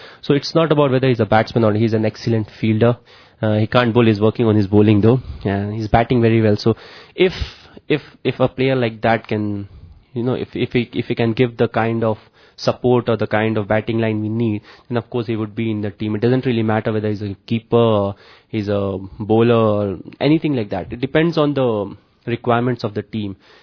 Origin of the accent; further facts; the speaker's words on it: India; English is a second language; it's not one of my mistakes that I'm born and brought up in India.